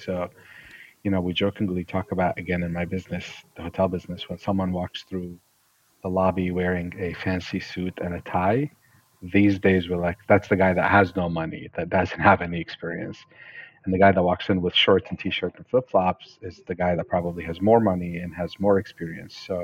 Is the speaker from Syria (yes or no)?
yes; Syria; moved away as an adult; now in United States; I grew up in the Middle East in Syria, and my dad had been to the US and had always dreamt of the American dream.